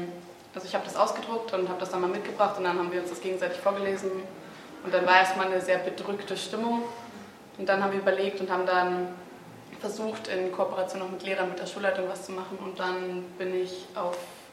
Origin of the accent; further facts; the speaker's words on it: Saxony-Anhalt, Germany; ich komme aus dem Norden Sachsen-Anhalts